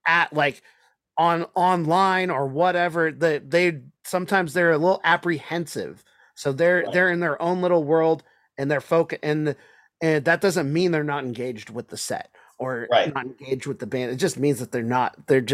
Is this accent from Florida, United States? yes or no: no; Seattle, Washington, United States; I'm from the Seattle scene where some shows it's depending on what crowd and what bands you're going to get people just hands folded. We have a thing called the Seattle Freeze here